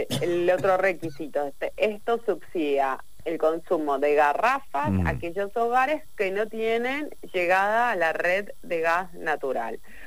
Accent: Patagonia, Argentina; nosotros somos de la Patagonia

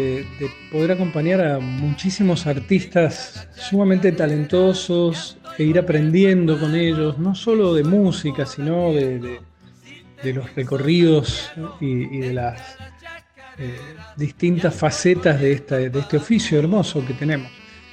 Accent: Córdoba, Argentina; also born or lived in Rosario; Yo nací en Rosario, mis viejos no eran rosarinos, pero vivían ahí. Y bueno, después muy chico me fui para Córdoba y ahí seguí estudiando y tocando la guitarra.

